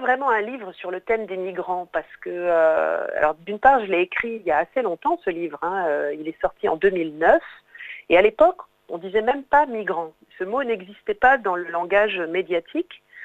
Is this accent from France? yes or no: yes; France; born there; Ma famille est depuis très très très longtemps installée en France, et moi je suis née en France, voilà, donc je n'ai pas connu ce déracinement.